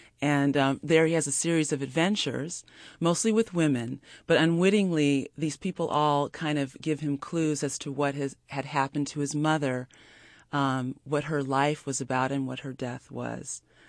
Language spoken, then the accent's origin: English; Los Angeles, California, United States; I mean, since I'm from Los Angeles, I mean, that's a rare sight for me to see